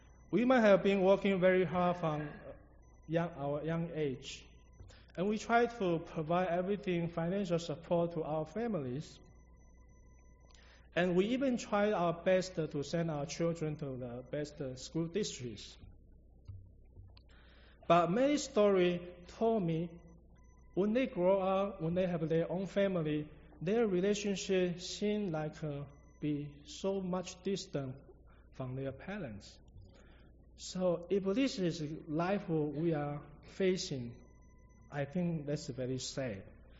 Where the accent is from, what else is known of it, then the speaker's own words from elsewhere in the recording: Taiwan; English is a second language; I still remember the first time I went back to Taiwan. I'm from Taiwan.